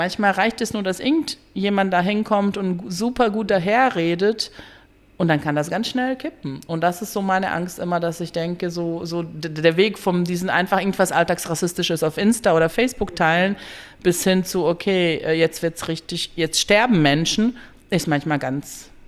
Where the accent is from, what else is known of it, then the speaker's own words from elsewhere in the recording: Dortmund, North Rhine-Westphalia, Germany; ich komme aus Dortmund